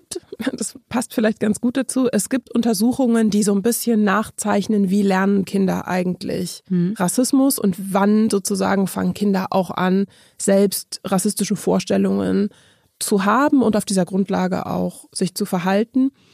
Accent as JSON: {"language": "German", "region": "Berlin", "country": "Germany", "tie": "born or raised there", "said": "Ich gehöre zu den wenigen Menschen, die in Berlin aufgewachsen sind."}